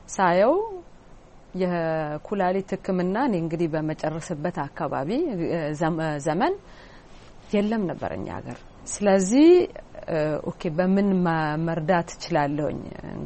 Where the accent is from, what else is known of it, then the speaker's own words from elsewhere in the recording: Addis Ababa, Ethiopia; moved away as an adult; now in Lyon, France; አዲስ አበባ ተወልጄ ትምህርቴን እዛ በሊሴ ገብረ ማርያም የፈረንሳይ ትምህርት ቤት መሆኑ ነው እዛ ተምሬ